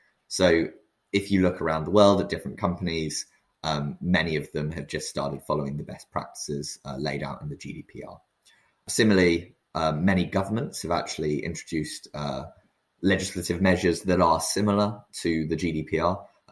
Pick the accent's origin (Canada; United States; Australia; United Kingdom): United Kingdom; I find particularly interesting, probably on account of being British, if nothing else